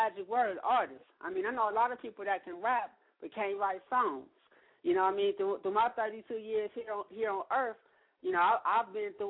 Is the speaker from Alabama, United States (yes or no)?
no; California, United States; If like I'm a West Coast cat like you. You know, I'm from Cali. I'm out here in the AV